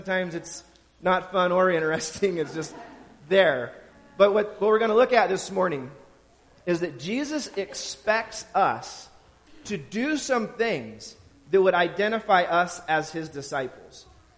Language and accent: English; Trigo, United States; I grew up in this area. I was born and raised in Trigo, went to high school in Eureka.